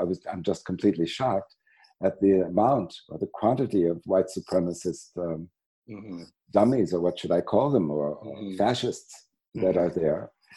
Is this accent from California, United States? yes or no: no; Chicago, Illinois, United States; moved away as an adult; That's right. I grew up in Chicago.